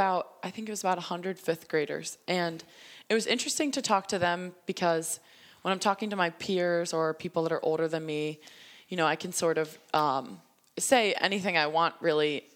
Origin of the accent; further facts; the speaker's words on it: Pittsburgh, Pennsylvania, United States; in Pittsburgh or I hadn't been in Pittsburgh, I wasn't really there. And so to have the support of my hometown was so cool.